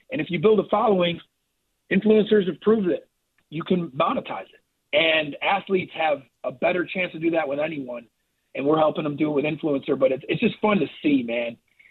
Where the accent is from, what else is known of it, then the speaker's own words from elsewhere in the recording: New York, United States; moved away as an adult; now in Birmingham, United States; You know, it's funny. I'm a D2 baseball guy. I'm from New York.